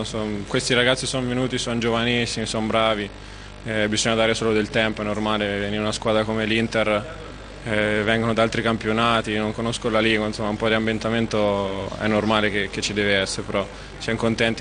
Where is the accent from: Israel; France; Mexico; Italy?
France; Bastia, Corsica; Italian is a second language; Sono francese, sì.